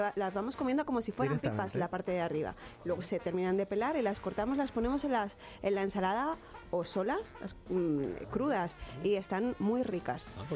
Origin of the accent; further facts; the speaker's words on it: Alicante, Valencian Community, Spain; Yo soy de Alicante, más hacia la región de la Vega Baja